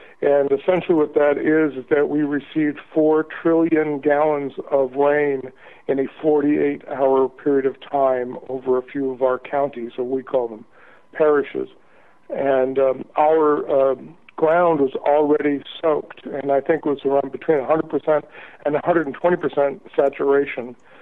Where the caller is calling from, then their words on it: Baton Rouge, Louisiana, United States; Hey, Sam. … I'm calling from Baton Rouge, Louisiana.